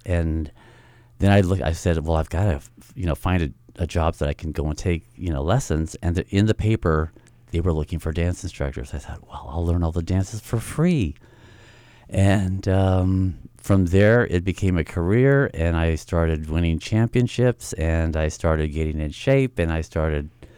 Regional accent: Ewa Beach, Hawaii, United States; also born or lived in American Samoa; I grew up in Eva Beach in my childhood, and I think it played an important part.

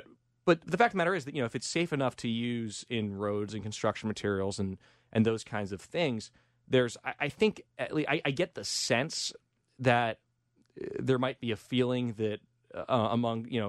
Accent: San Francisco, California, United States; You know, they used it back in my hometown of San Francisco.

